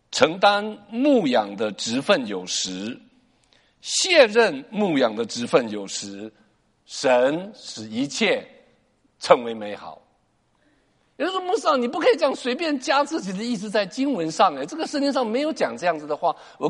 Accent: China; 因为我知道我们中国人大年初一的怎么能够提那个字呢？

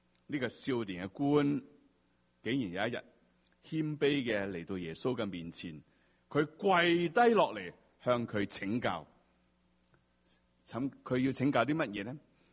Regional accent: Hong Kong; 在我们香港人士都说，我什么都不信，我信我自己

